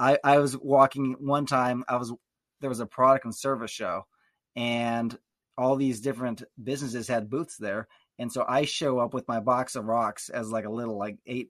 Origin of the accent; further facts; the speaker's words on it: Missouri, United States; I grew up in Lake of the Ozarks. My father was a secular Jew, and he was non-religious, didn't want anything to do with Jesus. And my mother was a very devout believer.